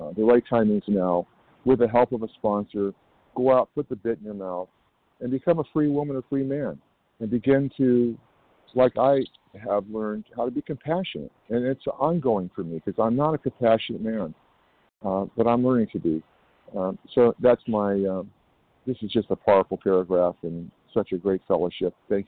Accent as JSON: {"language": "English", "region": "California", "country": "United States", "said": "I'm from California, and I welcome all the new people on this call today."}